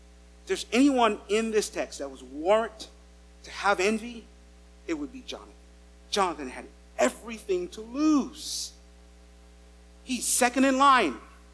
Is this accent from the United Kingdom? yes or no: no; St. Lucia; I'm black, and most of you are white. I'm from St. Lucia